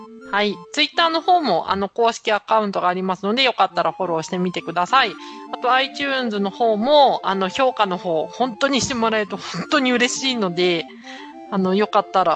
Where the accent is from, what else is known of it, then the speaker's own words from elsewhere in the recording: Wakayama, Japan; 私の地元、和歌山県の方言をいくつかピックアップしてみました。